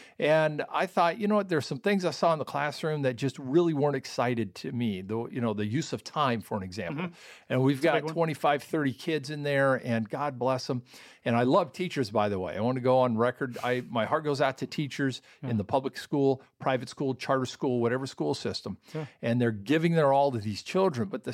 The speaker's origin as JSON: {"language": "English", "country": "Canada", "tie": "born there", "said": "My folks are from the States, but when I was before I was born, they moved to Canada, started a Christian school. I was born in Canada"}